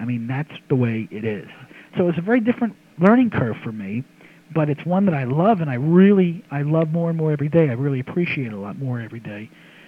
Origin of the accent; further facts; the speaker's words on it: New Jersey, United States; now in Pittsburgh, United States; We know it because, you know, I'm from Jersey, and that's Rudy.